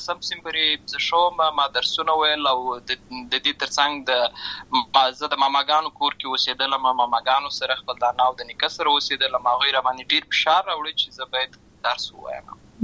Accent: Uruzgan, Afghanistan; also born or lived in Lashkar Gah; زه په اصل کې د ورزګان ولایت یم، اما زه په هلمند ولایت لشکرګاه کې پیدا شوی یم،

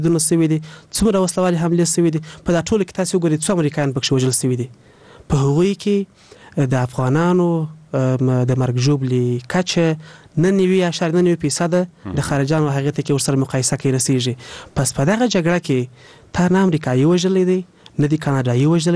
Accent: Kandahar, Afghanistan; زه خپل د کندهار يم زه خپل د کندهار پنجوایی پیژنم

